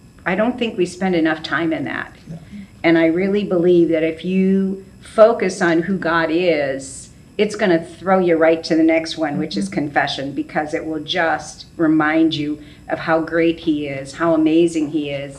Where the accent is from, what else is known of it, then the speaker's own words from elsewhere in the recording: Chicago, Illinois, United States; And I'm from Chicago, Moody's in Chicago, so there was like that connection.